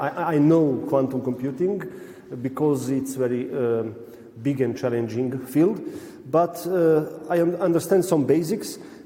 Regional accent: Serbia; I'm originally from Serbia.

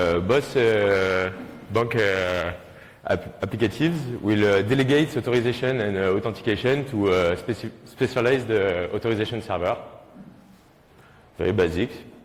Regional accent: France; accent: French; English is a second language; So first of all, I'm really sorry for my French accent. I will do my best.

